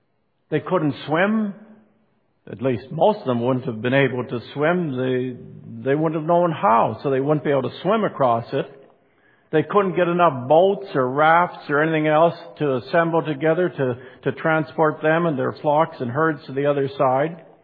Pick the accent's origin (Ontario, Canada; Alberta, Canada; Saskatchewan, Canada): Saskatchewan, Canada; I grew up in Saskatchewan, just across the border from where they built the Shellmouth Dam on the Assiniboine.